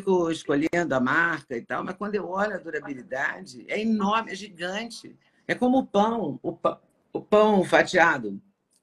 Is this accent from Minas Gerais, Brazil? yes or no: yes; Juiz de Fora, Minas Gerais, Brazil; De Juiz de Fora, Minas Gerais.